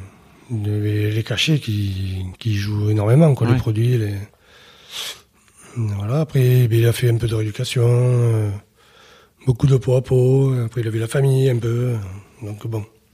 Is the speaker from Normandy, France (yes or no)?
no; Bordeaux, Nouvelle-Aquitaine, France; On est bordelais, du coup, la maison, mais on n'y va plus.